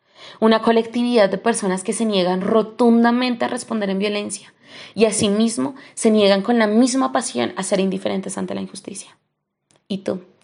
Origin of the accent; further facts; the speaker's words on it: Colombia; en estos momentos en mi país, Colombia, llevamos 2 meses desde que estamos en paro